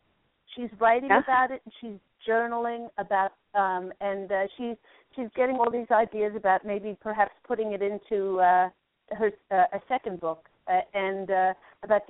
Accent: Queensland, Australia; moved away as an adult; now in United States; I've been in Cali now for 6 years, and my husband and I moved here from Australia. And funnily enough, we were near the Glasshouse Mountains

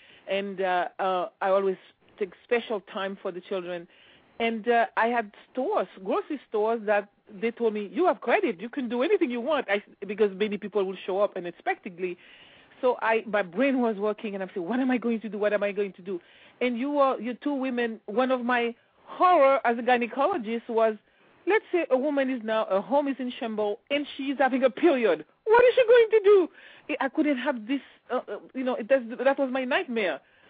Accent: Haiti; now in San Diego, United States; I'm in beautiful sunny San Diego, and it's still morning. I was born and raised in Haiti. I'm from a humble background and never forgot where I came from

